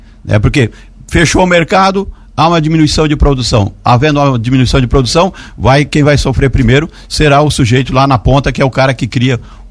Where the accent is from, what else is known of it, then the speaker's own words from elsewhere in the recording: Tubarão, Santa Catarina, Brazil; Então, Tiago, eu sou natural de Tubarão, né?